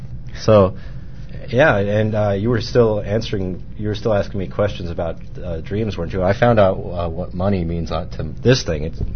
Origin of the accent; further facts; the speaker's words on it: Wyoming, United States; my home state of Wyoming. I wonder if it was my town.